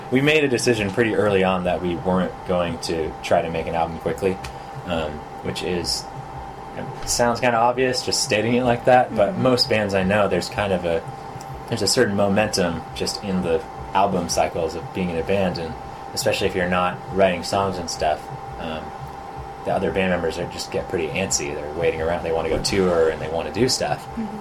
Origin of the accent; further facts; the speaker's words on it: California, United States; now in New York, United States; And I identify with that as, like, a human, because I'm a Californian and I have that kind of energy sometimes.